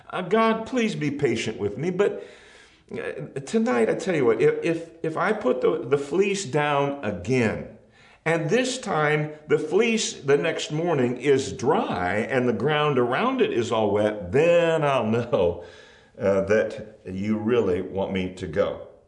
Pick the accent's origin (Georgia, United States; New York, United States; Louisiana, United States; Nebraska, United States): Nebraska, United States; And while we grew up in Northeast Nebraska, our father was originally from Oklahoma.